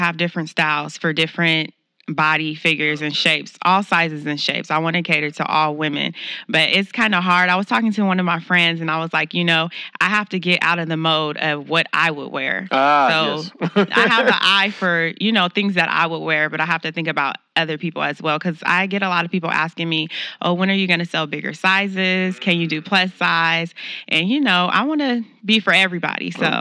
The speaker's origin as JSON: {"language": "English", "town": "Sacramento", "region": "California", "country": "United States", "tie": "born or raised there", "said": "So I'm born and raised in Sacramento."}